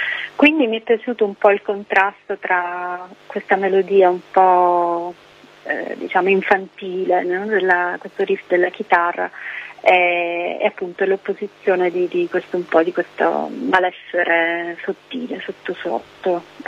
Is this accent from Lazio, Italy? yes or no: no; Sicily, Italy; anche probabilmente perché sono siciliana e per tanti anni sono così abituata invece a sopportarmi l'estate, no?